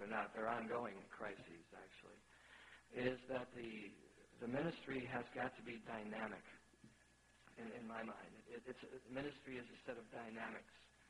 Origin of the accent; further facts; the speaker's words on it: New York, United States; As a New Yorker and as one who has had really his entire pastoral ministry and adult life spent in one place.